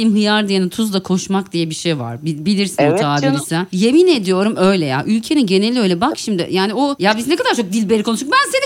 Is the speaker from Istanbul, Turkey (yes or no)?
no; Ankara, Turkey; Zaten ben Ankara'da doğdum büyüdüm.